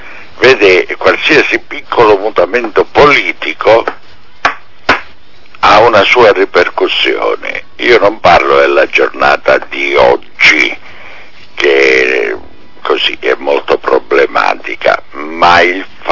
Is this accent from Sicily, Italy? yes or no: yes; Sicily, Italy; io sono un siciliano ormai di complemento, non in servizio permanente effettivo.